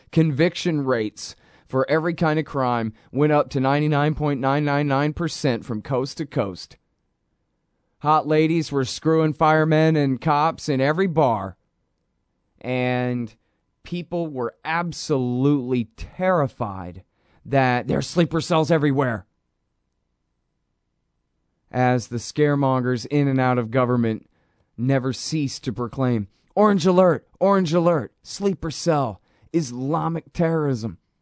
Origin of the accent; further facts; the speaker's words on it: United States; But anyway, I'm from America, so that's my analogy.